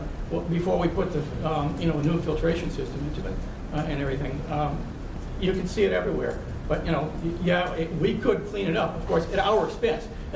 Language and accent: English; Long Island, New York, United States; moved away as an adult; now in New Bern, United States; I've been here for 5 years in New Bern, Fairfield Harbor. I came here from Long Island, New York, which is, as everyone knows, an extraordinarily expensive, high cost of living area.